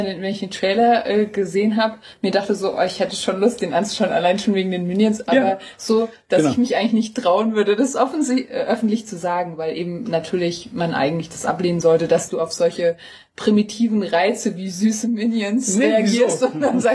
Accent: Frankfurt, Hesse, Germany; als Frankfurter hat man das Gefühl, der Film drückt eine deutschlandweit sehr unkonventionelle Haltung gegenüber Frankfurt aus, nämlich ich finde Frankfurt super

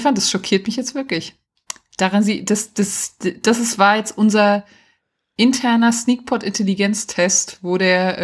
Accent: Bavaria, Germany; der aus meinem Heimatdorf kommt, also bei Aschaffenburg

